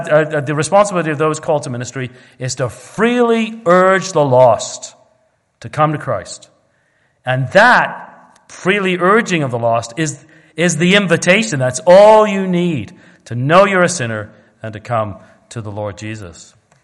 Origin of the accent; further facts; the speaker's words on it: England, United Kingdom; I remember doing this when I grew up in England.